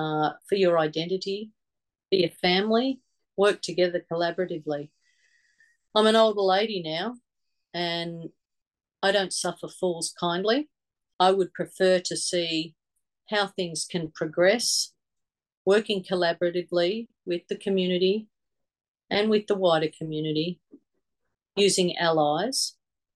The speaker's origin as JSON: {"language": "English", "region": "Queensland", "country": "Australia", "tie": "born or raised there", "said": "Well, I grew up in Queensland, but then I moved quite a lot. I moved with Dad when he moved for work. I'm one of 12 children."}